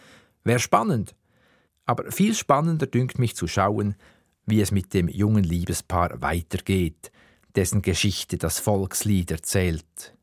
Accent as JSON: {"language": "German", "region": "Aargau", "country": "Switzerland", "tie": "born or raised there", "said": "Ort des Geschehens ist mein Heimatkanton."}